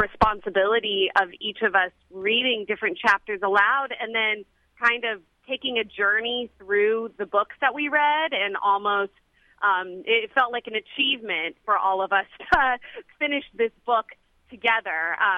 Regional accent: Lake Tahoe, United States; I grew up in Lake Tahoe, and so we had ample opportunity to camp around a short distance away from our house

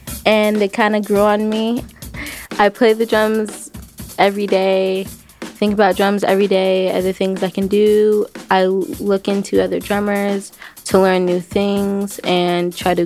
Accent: Oakland, California, United States; also born or lived in Port-au-Prince, Haiti; I'm 14 years old, and I'm from Oakland, California, in Port-au-Prince, Haiti.

